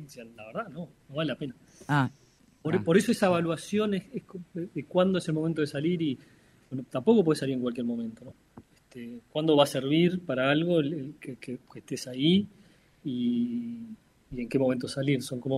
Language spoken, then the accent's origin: Spanish; Uruguay; A mí, si se quiere, como uruguayo